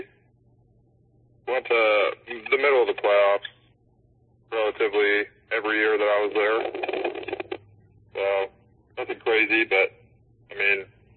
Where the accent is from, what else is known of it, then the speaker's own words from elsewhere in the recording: Boise, Idaho, United States; also born or lived in Olathe, Kansas; Where I tell people I'm from is I'm from Boise, Idaho, but I graduated high school in Olathe, Kansas. So my dad works for the railroad, so we move all over all the time. But what I call home is over in Idaho.